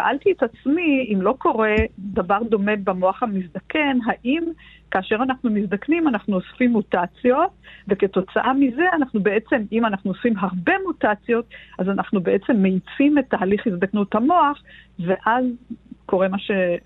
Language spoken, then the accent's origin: Hebrew; Jerusalem, Jerusalem District, Israel; אני ירושלמית במקור.